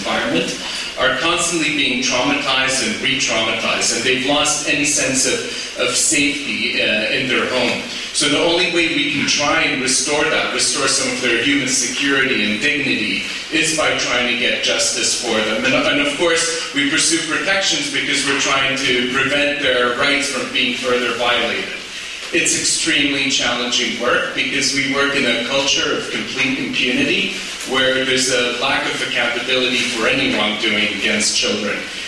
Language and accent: English; Jerusalem, Palestine; I'm a Palestinian, born and raised in Jerusalem